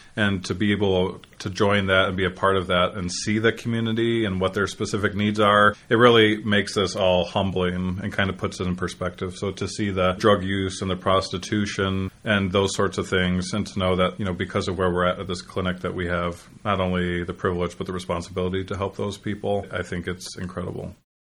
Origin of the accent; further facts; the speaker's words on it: Kenosha, Wisconsin, United States; Growing up in Kenosha, all of our loved ones that were really sick were at Frater or at Children's.